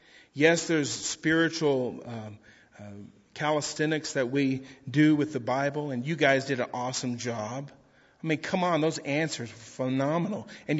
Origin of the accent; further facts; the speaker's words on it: Texas, United States; excuse me, I'm from Texas.